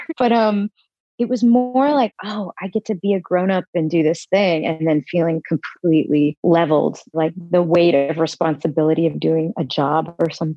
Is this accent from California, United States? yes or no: no; Texas, United States; born or raised there